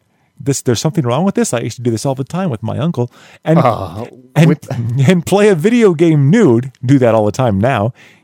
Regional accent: Waterloo, Iowa, United States; Oh, here's one from my home state, Waterloo, Iowa.

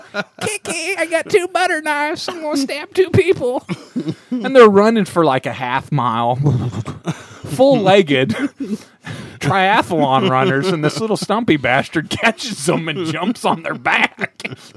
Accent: United States; Because I'm an American.

